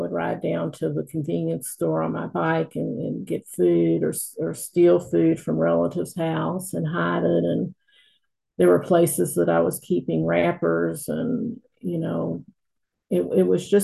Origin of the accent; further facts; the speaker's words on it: Louisville, Kentucky, United States; I'm from Louisville, Kentucky.